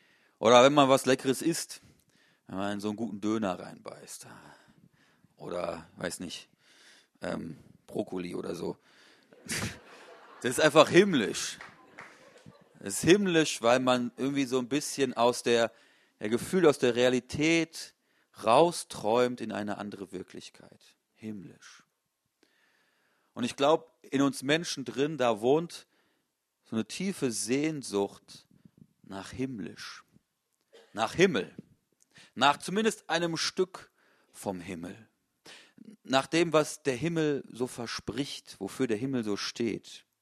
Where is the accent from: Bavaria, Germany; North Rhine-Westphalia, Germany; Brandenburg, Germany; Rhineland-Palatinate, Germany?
North Rhine-Westphalia, Germany; Sonst komme ich aber nicht aus dem Siegerland, bin ich zugezogen und komme aus dem Ruhrgebiet.